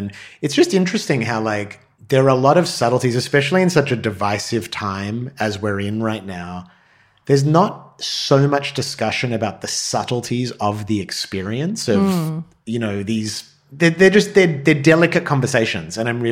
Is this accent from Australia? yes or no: yes; Australia; now in United States; as an Australian